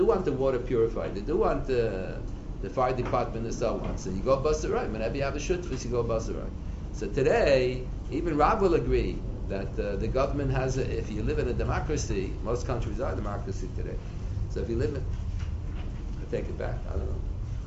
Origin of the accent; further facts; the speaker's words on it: Pennsylvania, United States; born there; I was not born in New York. I was born in Pennsylvania.